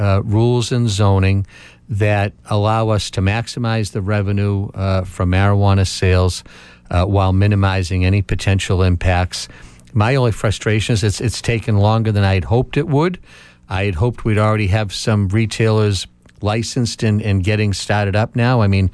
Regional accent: Marshfield, Massachusetts, United States; I grew up in Marshfield.

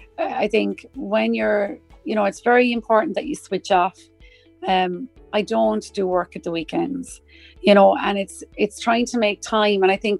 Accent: Munster, Ireland; We are Irish by blood and by, as I say, Munster to the core, myself, even though I'm living in Leinster, God help me.

